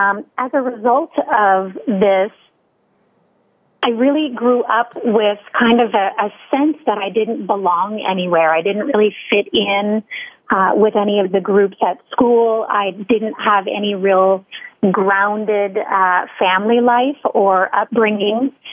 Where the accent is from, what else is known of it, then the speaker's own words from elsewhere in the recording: Alaska, United States; I grew up in Southeast Alaska, and my parents were divorced before I was 2 years old.